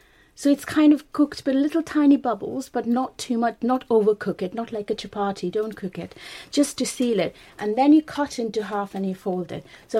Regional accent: West Bengal, India; born or raised there

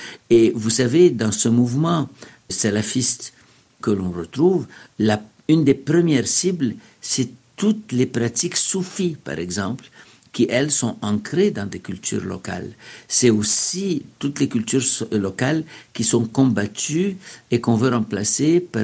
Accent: Egypt; celles que moi j'ai connues en grandissant en Égypte

